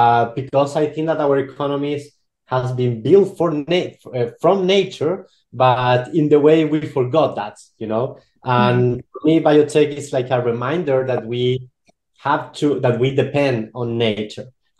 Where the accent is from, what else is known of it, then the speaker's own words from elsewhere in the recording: Chile; So I'm from Chile.